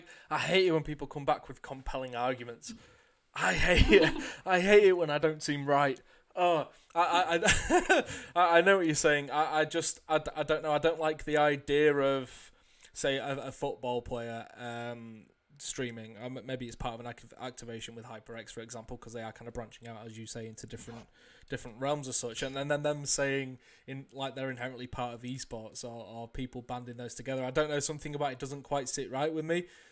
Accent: England, United Kingdom; I'm English. I don't watch those.

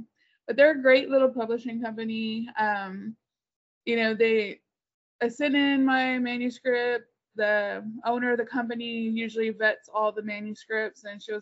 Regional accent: Kingsville, Texas, United States; but I'm originally from South Texas, from a small town called Kingsville.

